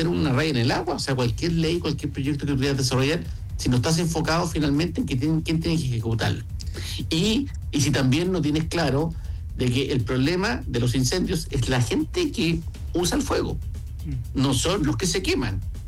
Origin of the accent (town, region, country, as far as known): Chile